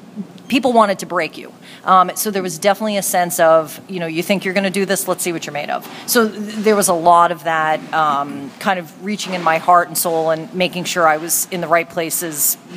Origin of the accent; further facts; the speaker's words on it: New Jersey, United States; I was born and raised in New Jersey and decided that I wanted to get out of small town living and try going to school in a bigger city